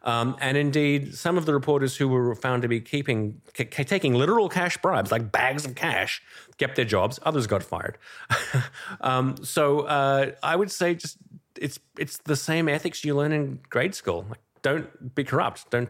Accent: Australia; I'm Australian. My family's in Australia.

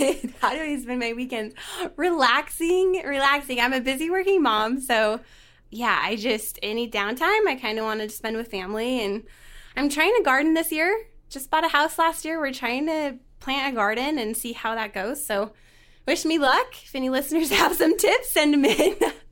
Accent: Blackfoot, Idaho, United States; now in Utah, United States; I'm from Idaho. I'm from Blackfoot, Idaho, kind of a small town. Not a ton of people know it unless you're like kind of from the area. But I kind of migrated to Utah for school and I just never left.

